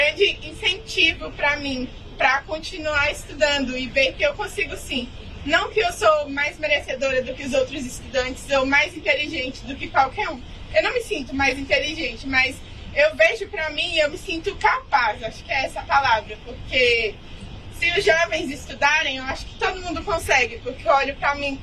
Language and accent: Portuguese; Ceilândia, Federal District, Brazil; Eu sou da Zona Rural da Ceilândia, em Cranove, no DF.